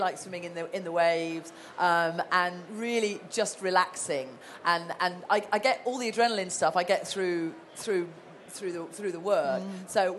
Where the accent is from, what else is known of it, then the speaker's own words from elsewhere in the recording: Dublin, Leinster, Ireland; born there; but I was born in Dublin and I do walk a bit in Ireland, so there we go.